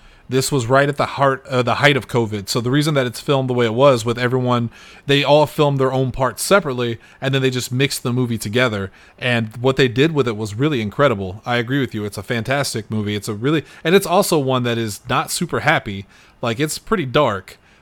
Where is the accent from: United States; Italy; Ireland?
Ireland; Oh, I'm Irish. It's fine. 90% of this cast is Irish, so it don't matter.